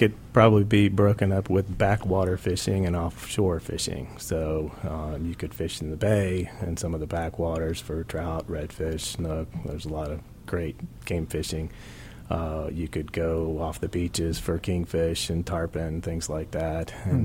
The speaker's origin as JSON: {"language": "English", "town": "Orlando", "region": "Florida", "country": "United States", "tie": "born or raised there", "said": "I was born and raised in Orlando before the traffic was horrible."}